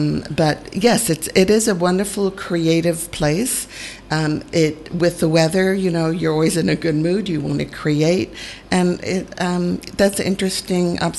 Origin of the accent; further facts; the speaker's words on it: United States; moved away as an adult; now in Spain; obviously by my accent, I'm not British, I'm American, so we moved from upstate New York, our last place in the U.S., and decided we wanted to retire in Spain.